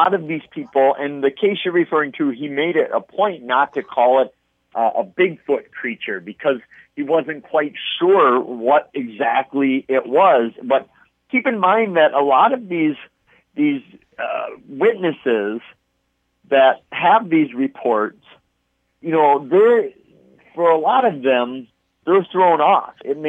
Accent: Wisconsin, United States; I blame my interest in the weird and unusual on my home state of Wisconsin

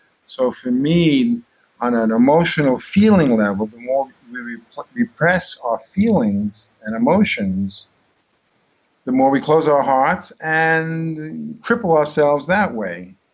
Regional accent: New York, United States; now in Brazil; and I'm from New York, but I've been living in Brazil for 22 years.

